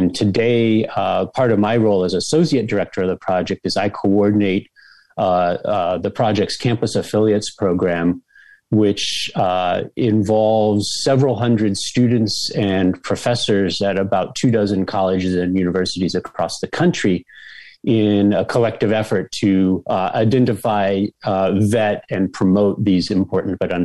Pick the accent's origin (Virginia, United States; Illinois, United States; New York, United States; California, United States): California, United States; I grew up in Southern California.